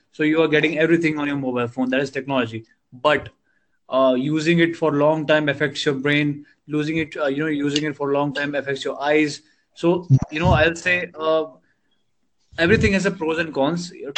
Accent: Bangalore, Karnataka, India; I am basically from India, and South India is Bangalore. Okay, I don't know if you've heard of it, but Bangalore, India.

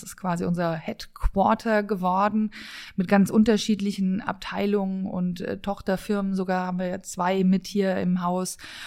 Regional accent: Hesse, Germany; Ich bin hier im Vordertaunus aufgewachsen

